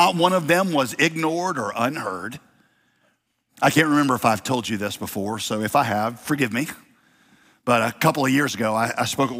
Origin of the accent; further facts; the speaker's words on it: Winston-Salem, North Carolina, United States; I grew up in Winston-Salem. That was my home city. The time I was two, went to college, Winston-Salem.